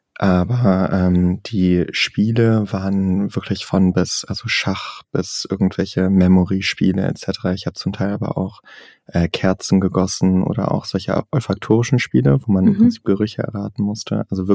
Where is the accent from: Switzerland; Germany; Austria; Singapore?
Singapore; Ich bin ja in Singapur aufgewachsen.